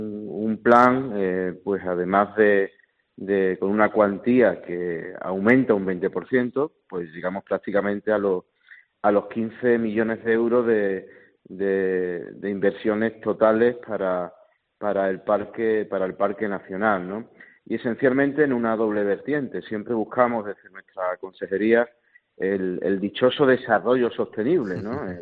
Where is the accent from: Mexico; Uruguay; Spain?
Spain; Andalusia; pues es todo un placer y un orgullo como andaluz.